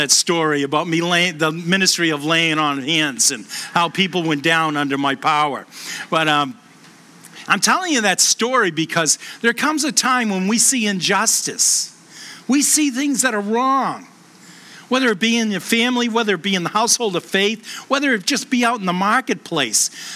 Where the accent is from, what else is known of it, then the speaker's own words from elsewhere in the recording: Boston, Massachusetts, United States; accent: Boston; I'm a New Englander. I was born and raised in Boston. You can tell by the accent. I knew I wouldn't make it anywhere else. Nobody would understand me.